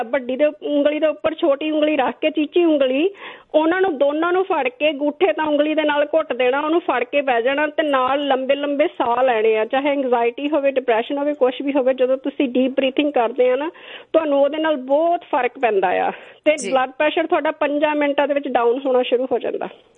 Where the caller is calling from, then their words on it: Canada; ਮੈਨੂੰ ਬਹੁਤ ਖੁਸ਼ੀ ਹੁੰਦੀ ਕਿ ਮੈਂ ਕੈਨੇਡਾ ਤੋਂ ਬੈਠ ਕੇ ਵੀ ਅਮਰੀਕਾ ਫੋਨ ਕਰਕੇ।